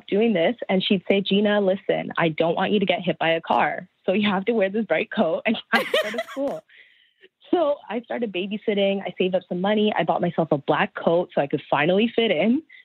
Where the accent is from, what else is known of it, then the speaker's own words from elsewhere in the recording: Toronto, Ontario, Canada; we're all from Toronto, we're Asians growing up here. A lot of us are first generation Canadians.